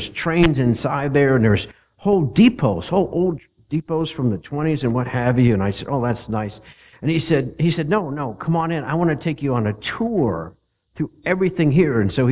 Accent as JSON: {"language": "English", "region": "Pennsylvania", "country": "United States", "tie": "born or raised there", "said": "I grew up in Pennsylvania. Pennsylvania is a great state for trains"}